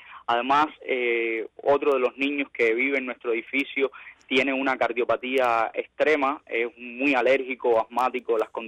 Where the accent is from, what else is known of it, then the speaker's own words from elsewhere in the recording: Cuba; Somos ciudadanos cubanos